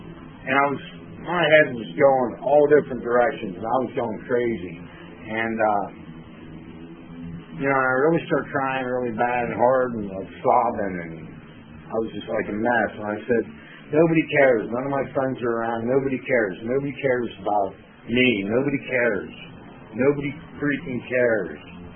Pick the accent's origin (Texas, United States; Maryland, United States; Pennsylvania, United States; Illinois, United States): Pennsylvania, United States; Williamsport; I'm from the Williamsport area.